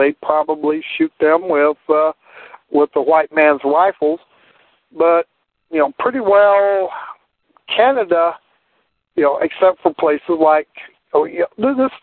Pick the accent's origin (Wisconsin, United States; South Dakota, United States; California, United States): South Dakota, United States; And then, where I was raised around South Dakota